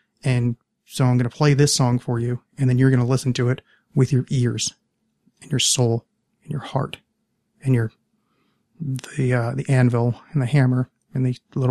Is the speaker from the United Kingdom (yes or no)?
no; New Jersey, United States; I didn't grow up in Paterson. I grew up outside of Paterson, but in Paterson. I went to school in Paterson. Well, Paterson adjacent.